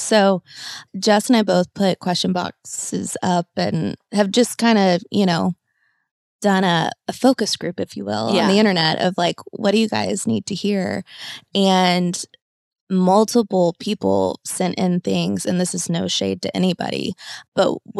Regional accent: Kentucky, United States; now in Charleston, United States; I'm from Kentucky, so I'm in the South, which, you know, Charleston is too, but Charleston is an anomaly.

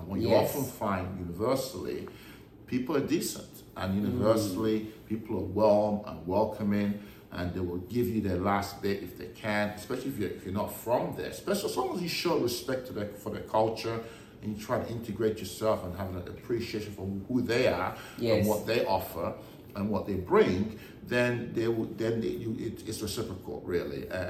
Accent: Nigeria; also born or lived in Germany; besides growing up in Nigeria, that my formative years in Nigeria

